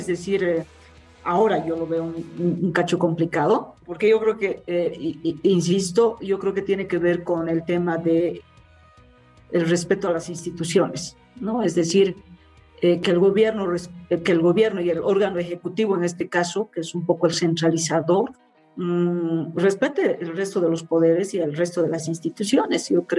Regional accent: Sucre, Chuquisaca, Bolivia; porque yo soy de Sucre. Entonces, en Chuquisaca

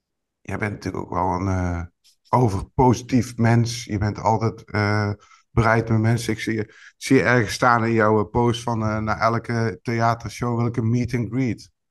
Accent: Tilburg, North Brabant, Netherlands; ik kom zelf uit Tilburg-Noord.

